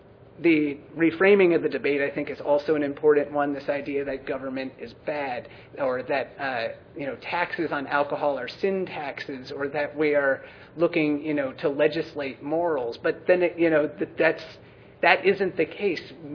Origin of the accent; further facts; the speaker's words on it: California, United States; As a Californian, I'm not versed well enough in what Washington laws are